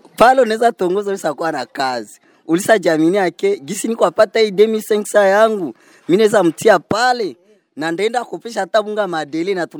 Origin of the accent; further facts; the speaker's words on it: Uvira, South Kivu, DR Congo; mimi natokea Uvira